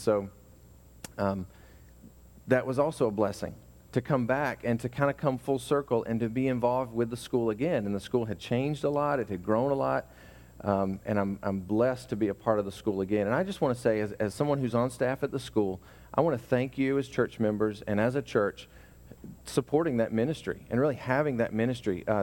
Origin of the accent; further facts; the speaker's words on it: Georgia, United States; also born or lived in Philippines; I grew up in Georgia in a very small town, and the Philippines was kind of very rural